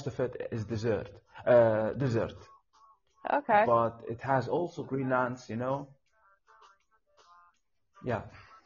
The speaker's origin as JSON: {"language": "English", "country": "Libya", "said": "I'm from Libya."}